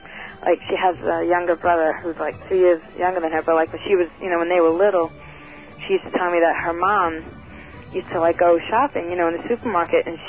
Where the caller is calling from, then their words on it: Selden, New York, United States; Calling from Selden.